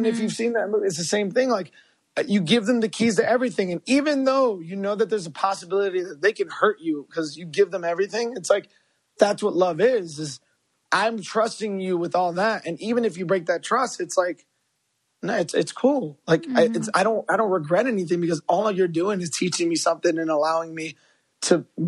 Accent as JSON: {"language": "English", "town": "Chicago", "region": "Illinois", "country": "United States", "said": "we're both from Chicago."}